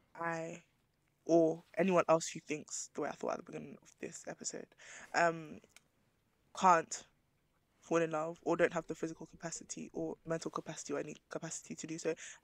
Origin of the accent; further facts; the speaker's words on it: Nigeria; even like Nigeria, I'm Nigerian, you're Nigerian